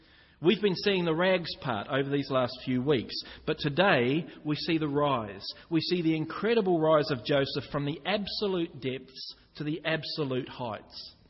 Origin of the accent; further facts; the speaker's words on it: Northern England, United Kingdom; but I come from Northern England.